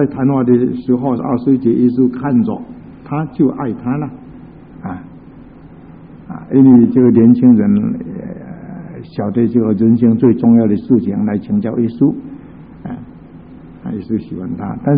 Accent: China; 以前我们小时候像一些乡下地方啊

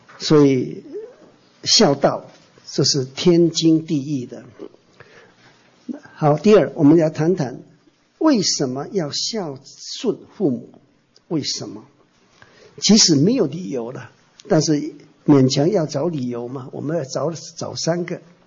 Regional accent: Taiwan; 所以我们台湾人说啊

